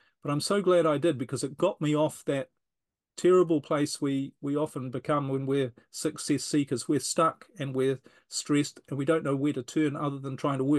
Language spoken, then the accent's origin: English; New Zealand; I was traveling around in a motorhome, you call them an RV, around New Zealand, my home country, for 18 months.